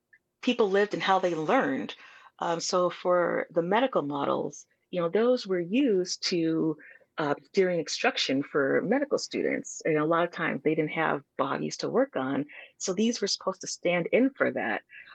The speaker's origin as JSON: {"language": "English", "town": "Milwaukee", "region": "Wisconsin", "country": "United States", "tie": "born or raised there", "said": "I grew up here in Milwaukee, Wisconsin."}